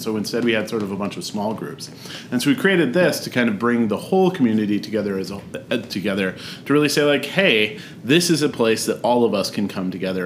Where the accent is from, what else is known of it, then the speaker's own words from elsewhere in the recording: Minnesota, United States; now in Albuquerque, United States; Yeah, so I grew up in Minnesota.